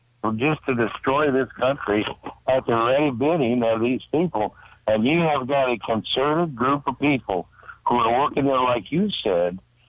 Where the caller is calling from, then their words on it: Doolittle, Missouri, United States; from Doolittle.